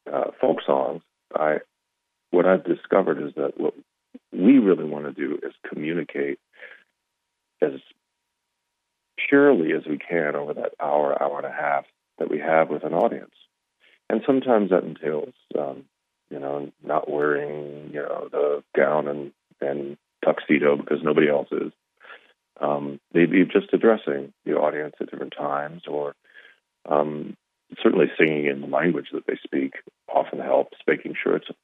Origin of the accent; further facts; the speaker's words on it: South Bend, Indiana, United States; I grew up in South Bend, Indiana, and I know, you know, my whole family still lives there.